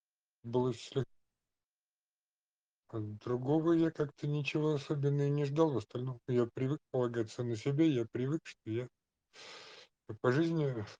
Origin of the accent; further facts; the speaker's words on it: Moscow, Russia; Ну, я коренной москвич